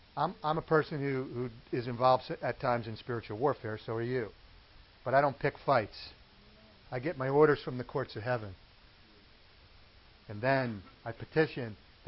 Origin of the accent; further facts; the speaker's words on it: Pennsylvania, United States; But we're from Pennsylvania, so a little different.